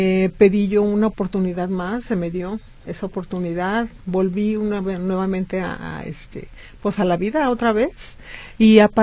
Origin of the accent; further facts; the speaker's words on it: Tuxpan, Jalisco, Mexico; Tenemos en Tuxpan, Jalisco, que soy originaria de Tuxpan, ¿sí?